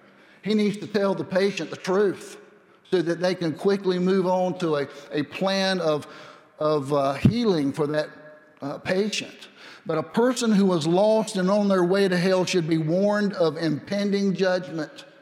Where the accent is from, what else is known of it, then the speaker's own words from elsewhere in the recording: Cairo, Georgia, United States; now in New Orleans, United States; I'm from Cairo, Georgia, and I'm now living in New Orleans, Louisiana. That's a bit of a change for me